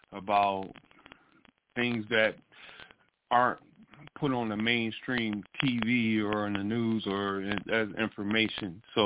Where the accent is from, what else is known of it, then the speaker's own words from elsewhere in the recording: Detroit, Michigan, United States; I was raised in Detroit, too.